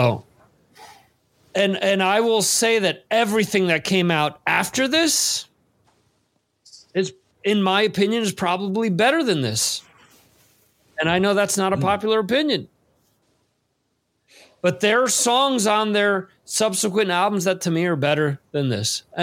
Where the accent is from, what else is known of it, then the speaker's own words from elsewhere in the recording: New Jersey, United States; this is a band from my home state of New Jersey